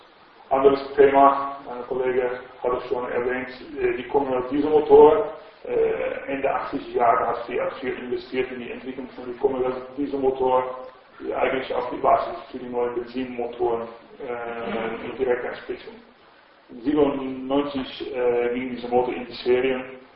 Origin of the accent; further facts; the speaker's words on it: Netherlands; German is a second language; now in Italy; Ich bin Holländer, wie Sie vielleicht hören. Ich arbeite und bin schon seit 85 in Italien